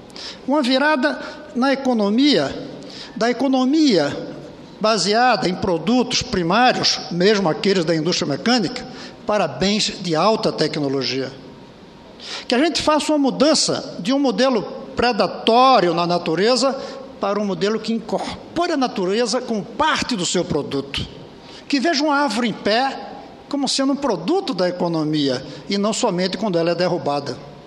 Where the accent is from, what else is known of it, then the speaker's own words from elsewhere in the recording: Brazil; Eu vou sentir falta como brasileiro